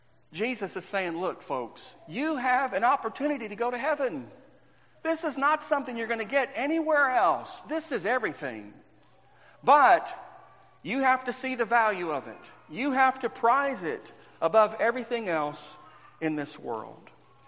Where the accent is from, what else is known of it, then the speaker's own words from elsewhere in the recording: Texas, United States; I grew up in Texas, and in 1981, in Baytown, Texas, there was this humongous mall, San Jacinto Mall